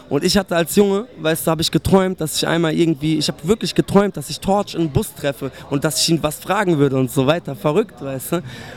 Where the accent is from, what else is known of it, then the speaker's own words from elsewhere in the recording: Stuttgart, Baden-Württemberg, Germany; ich komme aus Stuttgart